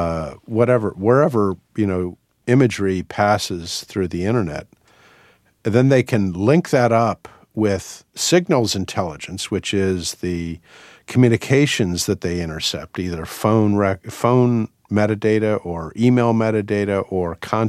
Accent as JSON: {"language": "English", "town": "Washington", "region": "District of Columbia", "country": "United States", "tie": "born or raised there", "said": "I grew up in Washington, so I knew I was reading the Washington Post"}